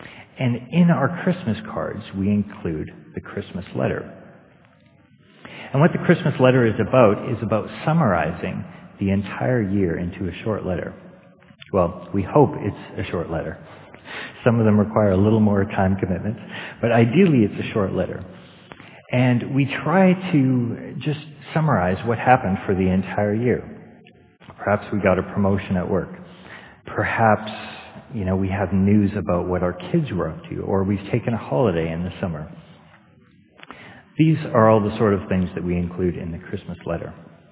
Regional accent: Canada; now in United Kingdom; I'm not from Britain. I'm from Canada.

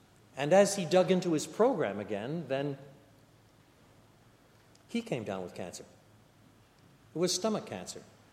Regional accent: United Kingdom; especially, dare I say it, if we're British. I can say that. My mother was a Londoner.

